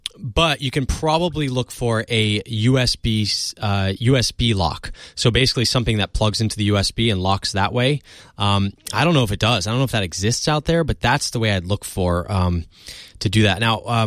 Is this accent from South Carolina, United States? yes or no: no; New Jersey, United States; But B, I said every word wrong because I grew up in Jersey. I never knew that a draw was actually a drawer.